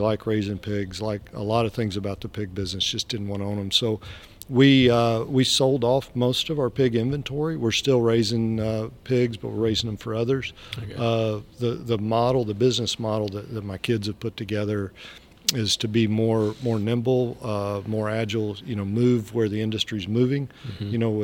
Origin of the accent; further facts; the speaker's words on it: Missouri, United States; I'm from Northeast Missouri, so if I go travel with pork producers, I get accused of being from the South